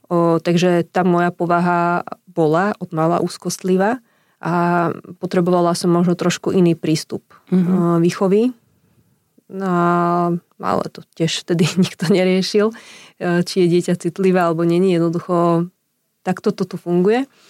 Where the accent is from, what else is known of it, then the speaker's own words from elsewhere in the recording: Prievidza, Trenčín Region, Slovakia; ja pochádzam z Prievidze a tam stále proste malé mesto, kde každý každého pomaly pozná.